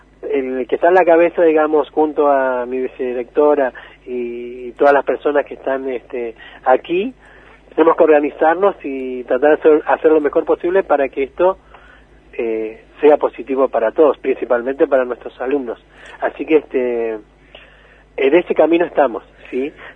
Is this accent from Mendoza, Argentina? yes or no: no; Esquel, Chubut, Argentina; now in Paso del Sapo, Argentina; aunque soy de Esquel, pero me siento más, soy más de Paso del Sapo por la cantidad de años